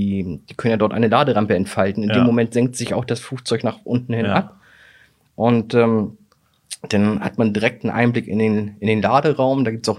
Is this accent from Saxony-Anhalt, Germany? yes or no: no; Hamburg, Germany; als Hamburger bist du ja auch so ein bisschen weit stolz darauf.